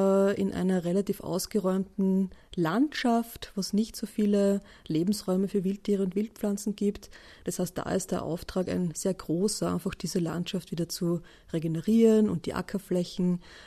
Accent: Styria, Austria; Erstens bin ich in der Steiermark aufgewachsen mit einem großen Garten

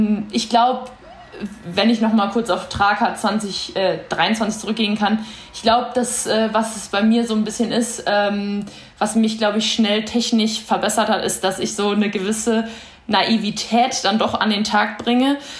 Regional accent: Aachen, North Rhine-Westphalia, Germany; born there; ich komme auch tatsächlich aus der Region gebürtig, aus der Nähe von Aachen.

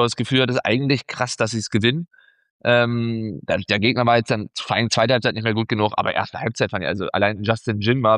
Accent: Saxony-Anhalt, Germany; born there; Ich bin dann hier hängen geblieben, jetzt 11 Jahre hier. Komme ja gebürtig aus Sachsen-Anhalt

